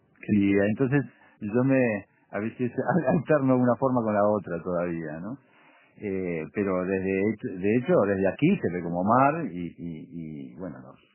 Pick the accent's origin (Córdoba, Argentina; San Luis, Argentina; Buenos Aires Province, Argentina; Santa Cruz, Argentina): Buenos Aires Province, Argentina; Olivos; me crié, como te dije, en Olivos, en mi infancia